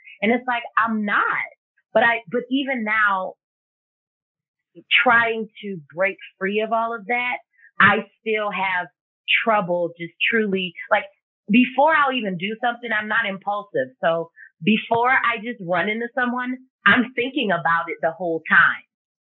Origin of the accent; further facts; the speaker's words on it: the South, United States; Yeah, but it's like, it goes against everything I was raised. I was raised in the South.